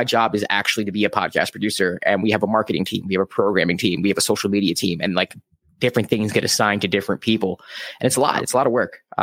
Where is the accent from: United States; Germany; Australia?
United States; Bronx, New York; same, the Bronx.